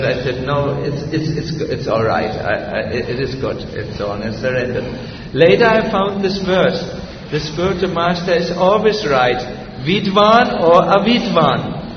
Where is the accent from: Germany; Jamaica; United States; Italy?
Germany; We are from Germany. We are very stubborn people.